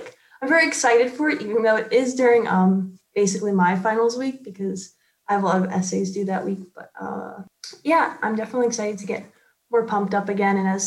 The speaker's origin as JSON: {"language": "English", "town": "Long Island", "region": "New York", "country": "United States", "said": "because I'm from Long Island."}